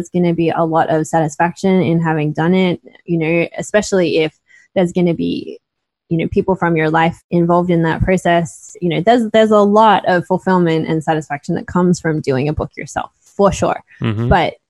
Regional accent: Australia; So, you know, I'm Australian, my partner is British, and so I use words like cheeky, but most Americans wouldn't use a word like cheeky.

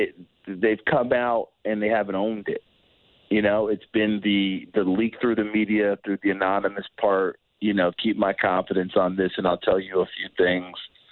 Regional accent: New York, United States; I grew up in New York State. So when I hear Rochester, I get excited about that.

